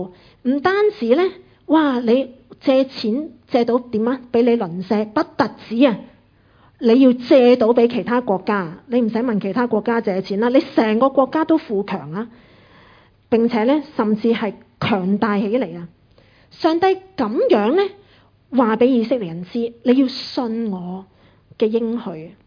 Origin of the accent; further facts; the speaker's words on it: Hong Kong; 我们香港人很熟的最低工时啊